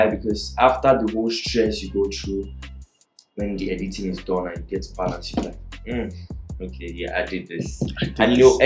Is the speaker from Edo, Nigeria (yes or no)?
yes; Edo, Nigeria; I'm a student, my final year, and yes, I'm from Edo State.